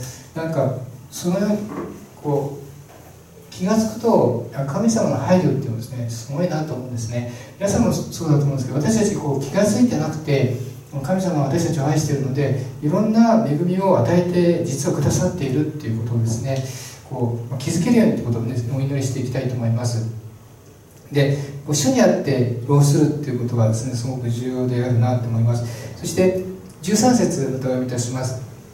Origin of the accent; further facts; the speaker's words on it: Nagano, Japan; moved away; 私はあの長野の田舎で育ってですね、農家で育って、ちょっと東京とかですね、都会に出てくるときに